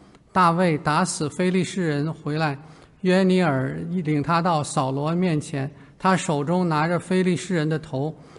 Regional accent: Beijing, China; 我们北京人讲话叫崩弓子哈

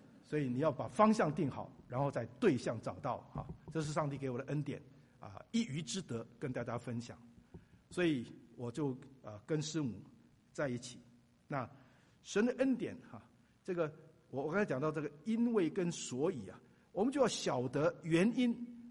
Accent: Taiwan; 我在台湾长大，服过兵役

